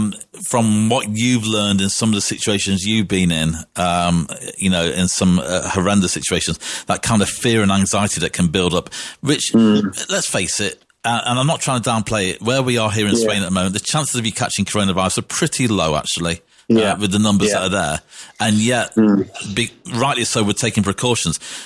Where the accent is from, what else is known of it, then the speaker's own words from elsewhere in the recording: East Midlands, United Kingdom; I'm from Derbyshire, which has got the lovely Peak District.